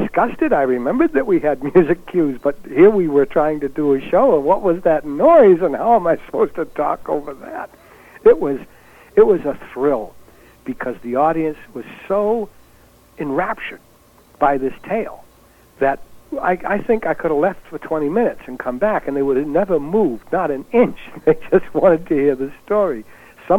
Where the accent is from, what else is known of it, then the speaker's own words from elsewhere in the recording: United States; unknown to me, being an American, we started the show, and the fireworks began from the city of Oxford nearby.